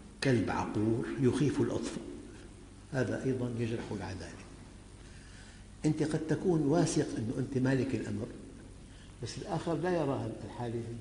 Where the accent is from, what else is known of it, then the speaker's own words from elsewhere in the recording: Syria; مثلاً عندنا بالشام